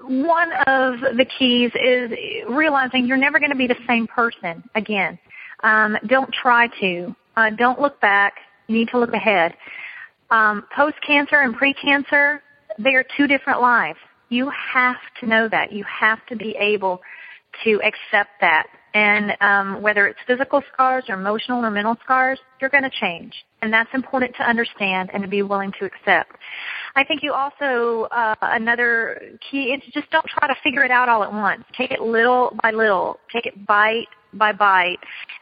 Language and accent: English; the South, United States; I'm a Southerner. Judy's a Northerner.